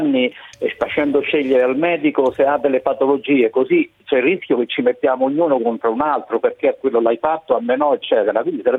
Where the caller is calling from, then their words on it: Rome, Lazio, Italy; Buongiorno, siamo da Roma.